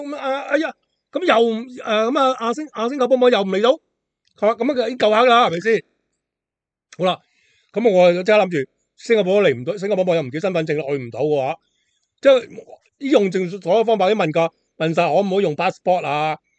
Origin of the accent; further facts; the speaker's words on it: Hong Kong; 系澳门人嘅东莞，即系我哋香港人就去